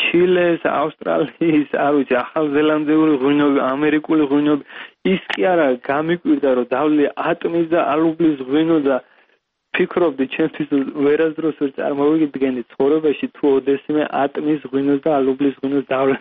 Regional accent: Gori, Shida Kartli, Georgia; შიდა ქართლის რეგიონიდან ვარ გორის რაიონიდან

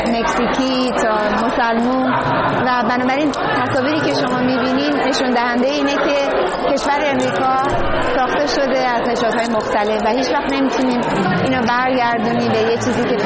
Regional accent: Iran; که برای من خیلی جالب بود که من به عنوان یه ایرانی بتونم برای اولین بار نوشتن زبان فارسی رو در روی عکس‌های چهره‌های آدم‌های غربی بذارم

